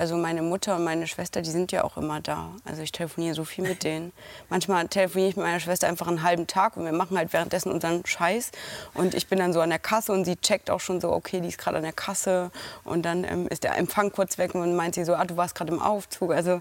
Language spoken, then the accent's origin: German; Netherlands; Aber das ist so mein Zuhause auch. Also ich bin da aufgewachsen in Holland, habe da sehr viele Ferien verbracht, habe da als Studentin Surfkurse gegeben.